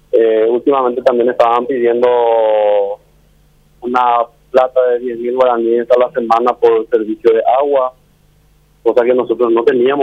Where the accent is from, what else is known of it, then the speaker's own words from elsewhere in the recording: Paraguay; Todos somos paraguayos